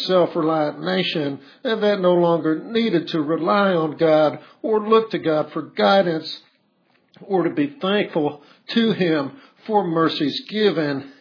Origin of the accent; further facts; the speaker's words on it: United States; I grew up in America in the 1950s, and it was a time when men wore hats and women wore gloves.